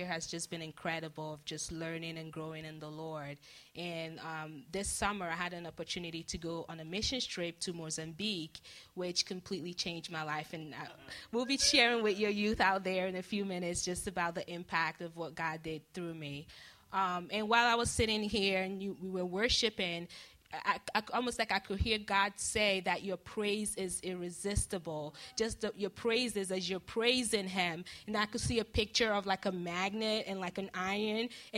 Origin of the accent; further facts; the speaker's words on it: Baltimore, Maryland, United States; And I'm from Baltimore. I live in Owings Mills.